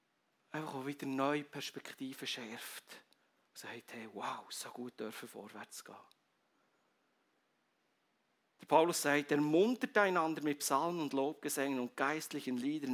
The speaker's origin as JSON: {"language": "German", "country": "Switzerland", "said": "Wir als Schweizer, es ist ja ein bisschen schizophren manchmal, wir brauchen so viel Sicherheit."}